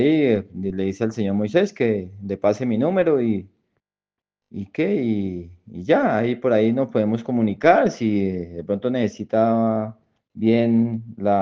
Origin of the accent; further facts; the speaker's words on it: Colombia; Yo soy de Colombia.